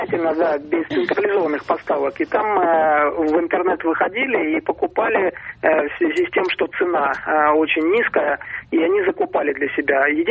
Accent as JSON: {"language": "Russian", "region": "Moscow", "country": "Russia", "said": "из Москвы."}